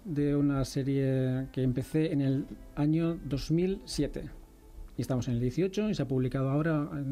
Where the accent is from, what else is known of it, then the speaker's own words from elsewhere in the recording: Bilbao, Basque Country, Spain; Soy de Acerque Bilbao, sí, de la Fama.